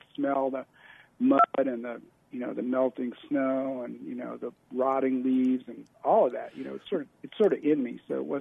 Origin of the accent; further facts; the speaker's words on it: New York City, New York, United States; also born or lived in Vermont; I grew up in New York City, and when I was 15, I had an uncle and aunt and a bunch of cousins in southern Vermont.